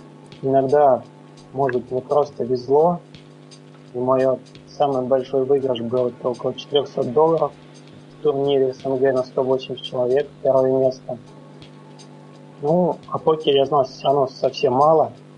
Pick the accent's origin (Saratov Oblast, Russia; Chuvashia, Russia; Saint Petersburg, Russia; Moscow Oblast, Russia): Saratov Oblast, Russia; Saratov; Ну, я сам из Саратова.